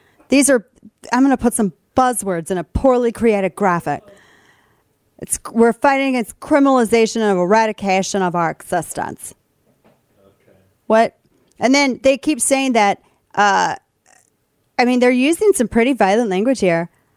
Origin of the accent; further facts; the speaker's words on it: St. Louis, Missouri, United States; takes place in my home state and in my hometown of St. Louis, which was crazy to see a hospital that, because Kane and I are both St. Louisans, homegrown